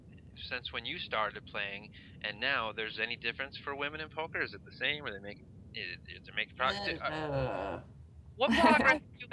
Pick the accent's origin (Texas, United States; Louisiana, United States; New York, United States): New York, United States; Northeast, baby. I'm from New York.